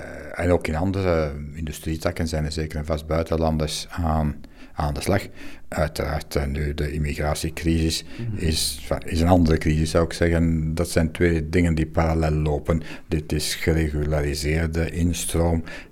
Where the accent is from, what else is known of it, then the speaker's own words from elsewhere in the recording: Belgium; now in Italy; al ben ik een Belg